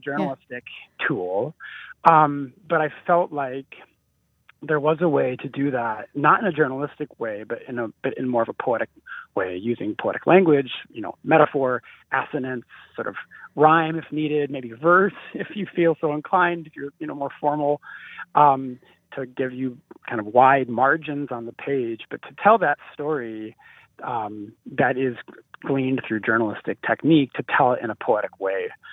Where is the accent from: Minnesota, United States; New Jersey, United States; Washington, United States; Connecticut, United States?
Minnesota, United States; I grew up in Minnesota, but I lived, you know, I'd come over for Christmas and for holidays to Beersford